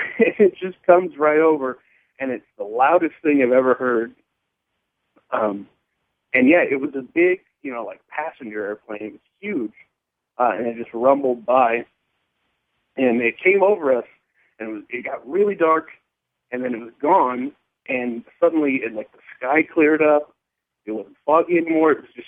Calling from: California, United States; I'm calling from California.

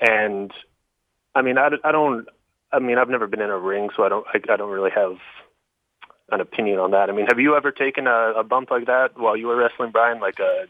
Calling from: Vancouver, British Columbia, Canada; from Vancouver.

